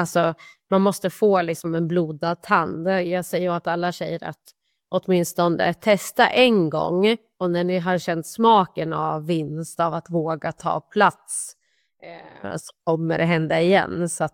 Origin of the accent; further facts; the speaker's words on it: Sundsvall, Västernorrland County, Sweden; moved away as an adult; now in Gothenburg, Sweden; jag är uppvuxen i Sundsvall, så att jag har egentligen mitt nätverk i Norrland. Och när jag flyttade ner till Göteborg